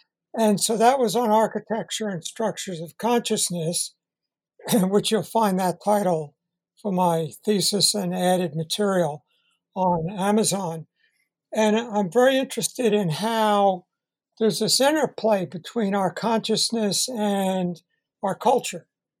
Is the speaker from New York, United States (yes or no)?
yes; Great Neck, New York, United States; I grew up in Great Neck, Long Island, and my mother observed that I was good in art and good in math and science